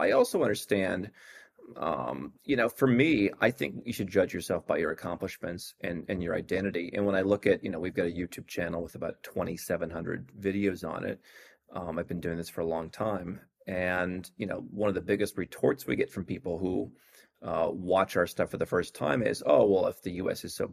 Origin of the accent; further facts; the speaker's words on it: United States; how is it someone born right over there is Canadian and I'm American?